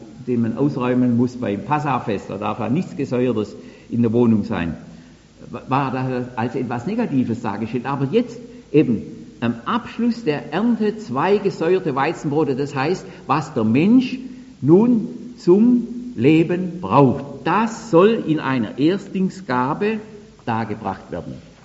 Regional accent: South Germany, Germany; Also bei uns in Süddeutschland

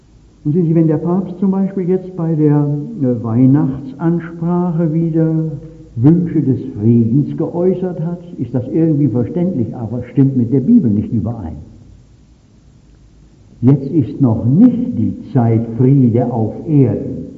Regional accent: Winterbach, Baden-Württemberg, Germany; Als ich jetzt neulich einen Vortrag bei uns in der Nähe meiner Heimat in Winterbach haben durfte

